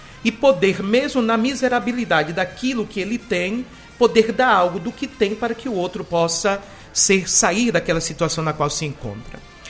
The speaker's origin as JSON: {"language": "Portuguese", "town": "Uruçuca", "region": "Bahia", "country": "Brazil", "tie": "born or raised there", "also_born_or_lived": "Ilhéus / Rome", "said": "Eu sou filho natural de Uruçuca, tenho 20 anos de padre, vivi 30 anos que saí de casa, 32 anos, passei todo o meu processo de formação aqui em Ilhéus"}